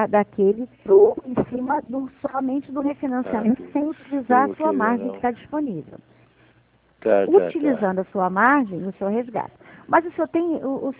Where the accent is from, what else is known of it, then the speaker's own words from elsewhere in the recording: Rio de Janeiro, Brazil; Eu sou do Rio de Janeiro